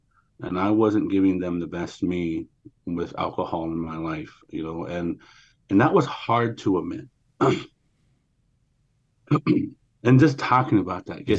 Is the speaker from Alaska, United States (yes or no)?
yes; Metlakatla, Alaska, United States; I'm from Metlakatla, Alaska, you know